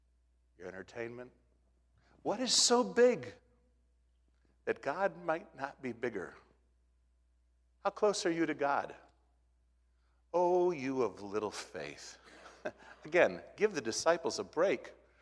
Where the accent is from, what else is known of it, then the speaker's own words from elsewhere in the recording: Minnesota, United States; Being a flatlander growing up in Minnesota, I remember the first time as a small boy we went west and we saw the mountains.